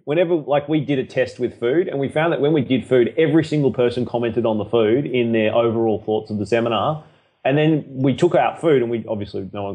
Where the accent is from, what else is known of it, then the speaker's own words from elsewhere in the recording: Australia; How do they know I'm from Australia?